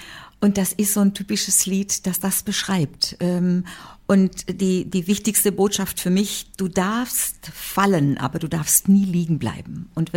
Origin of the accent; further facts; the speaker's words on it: Sântana, Arad County, Romania; ich bin ja eine gebürtige Banater Schwäbin. Und da hat es in St. Anna, in dem Ort, in dem ich aufgewachsen bin, 3 Blaskapellen.